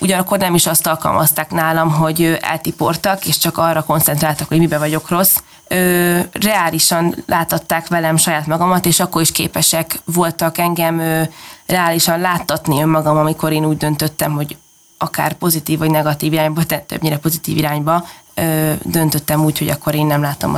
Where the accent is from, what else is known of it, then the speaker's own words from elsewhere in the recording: Hungary; nyilván miután magyar vagyok, és a hazám az első nekem is, legyen az egy magyar ember.